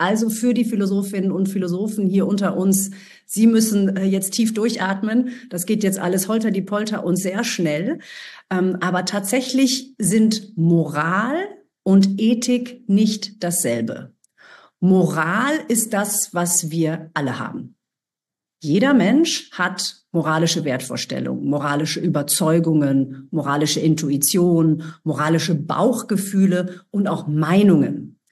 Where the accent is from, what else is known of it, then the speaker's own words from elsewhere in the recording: Ibbenbüren, North Rhine-Westphalia, Germany; mein geliebtes Münster, meine Studienstadt, ist mehrfach vertreten. Also Grüße gehen in die alte Heimat. Und was ich nicht gesehen habe, ist meine Heimatstadt. Wenn jemand aus Ibbenbüren hier ist, mein Herz schlägt Ihnen entgegen